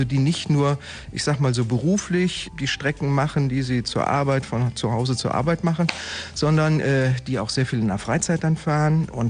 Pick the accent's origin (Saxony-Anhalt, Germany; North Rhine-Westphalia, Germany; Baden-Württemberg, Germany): North Rhine-Westphalia, Germany; Solingen; Und dann sagte ich ihm, ich komme aus Solingen, mache beim Stadtradeln